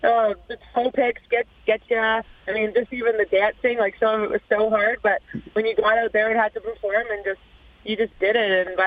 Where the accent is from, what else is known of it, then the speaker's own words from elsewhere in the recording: Toronto, Ontario, Canada; I grew up in Toronto.